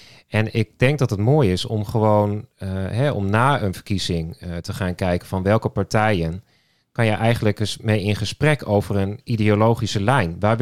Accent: Zeijen, Drenthe, Netherlands; Ik kom oorspronkelijk uit Drenthe. Ik ben geboren en getogen in Zeien. Dat is een klein dorpje ten noorden van Assen.

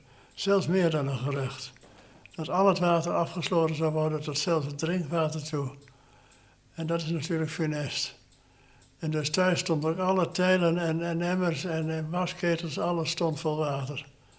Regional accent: Almelo, Overijssel, Netherlands; born there; geboren in Almelo, 29 oktober 1933.

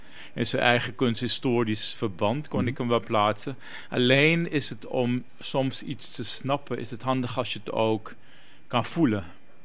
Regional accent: Moengo, Marowijne, Suriname; born there; Geboren in Mungo, eigenlijk een stadje midden in het regenwoud in Suriname.

